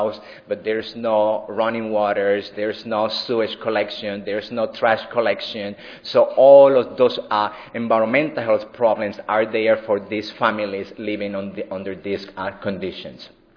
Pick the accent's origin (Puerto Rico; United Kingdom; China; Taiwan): Puerto Rico; accent: Puerto Rican; English is a second language; you hear my accent. If you don't learn anything this afternoon, at least you're going to learn to speak English with a Puerto Rican accent, okay?